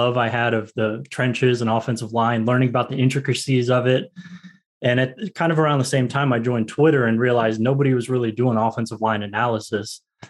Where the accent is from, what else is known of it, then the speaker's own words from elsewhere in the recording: Florida, United States; and I grew up in Florida. So high school football there is pretty big.